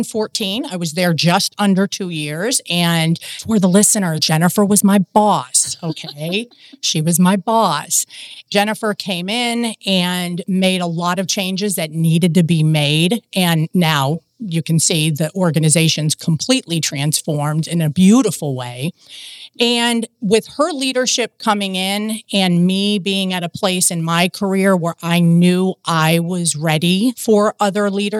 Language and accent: English; Florida, United States; I grew up in Sarasota County and I am a product of Sarasota County Schools.